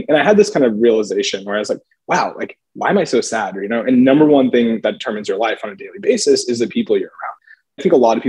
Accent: Texas, United States; And I grew up in Texas.

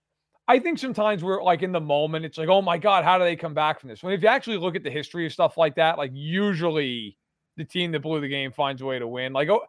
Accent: New York, United States; as a New Yorker, if Philadelphia wins the series

